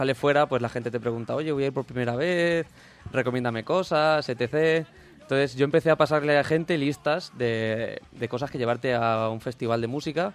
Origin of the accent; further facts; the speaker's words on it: Villarrobledo, Castilla-La Mancha, Spain; Soy de Villarrobledo, ¿no?